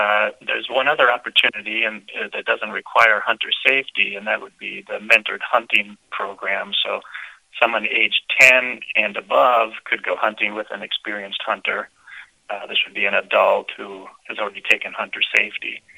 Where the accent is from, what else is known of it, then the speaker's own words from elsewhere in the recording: Racine, Wisconsin, United States; I grew up in Racine, Wisconsin, and deer, when I was a kid, really weren't that common.